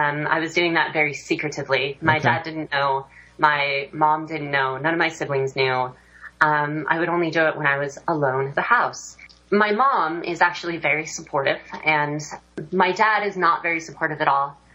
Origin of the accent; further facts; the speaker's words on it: Cheyenne, Wyoming, United States; So growing up in Cheyenne was very interesting. It's a very neutral area.